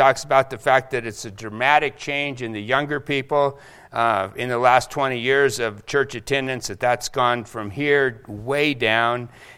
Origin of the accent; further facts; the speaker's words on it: Seattle, Washington, United States; I was one of the few times I've gone up, growing up in Seattle, on top of the Space Needle.